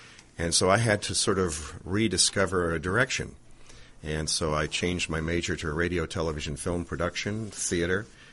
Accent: Rochester, New York, United States; growing up in Rochester, I was near University of Rochester, Eastman School of Music, much like Juilliard.

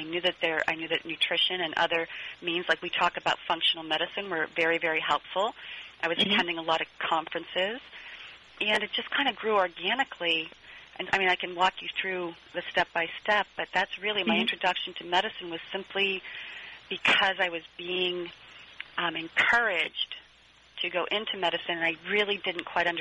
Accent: Detroit, Michigan, United States; I was brought up in Detroit, Michigan, and I didn't come from a family that really had a lot of access to education.

